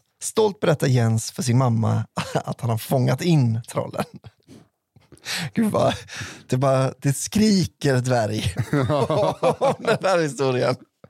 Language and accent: Swedish; Skellefteå, Västerbotten County, Sweden; Här kommer en historia från min hemkommun Skellefteå.